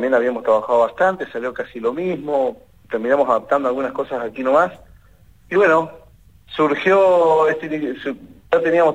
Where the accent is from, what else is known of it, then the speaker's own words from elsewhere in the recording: Patagonia, Argentina; conociendo cómo somos los patagónicos, cómo es la gente